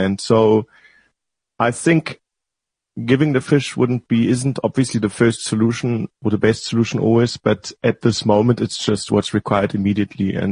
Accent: Germany; now in South Africa; I'm from Germany, yeah.

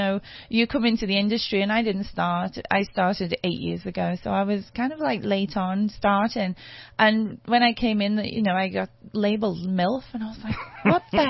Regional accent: Liverpool, North West England, United Kingdom; because I'm from Liverpool, and a lot of people from Liverpool originated from Ireland

